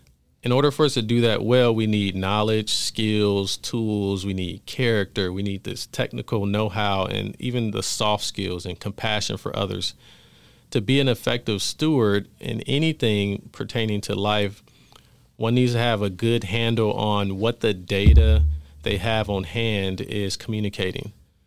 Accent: Los Angeles, California, United States; the community needed to remind me of my home growing up in South Central LA, Inglewood, Watts. Those were kind of the communities that I was used to growing up. And then later we moved to the Inland Empire

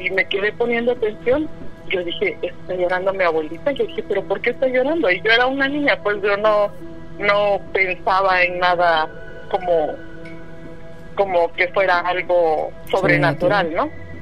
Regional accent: Oaxaca, Mexico; now in Salt Lake City, United States; De Oaxaca.

